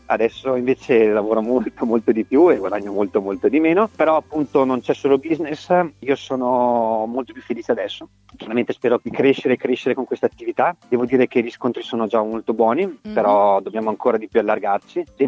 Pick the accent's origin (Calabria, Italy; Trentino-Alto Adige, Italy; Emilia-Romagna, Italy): Trentino-Alto Adige, Italy; Trento; Io sono di Trento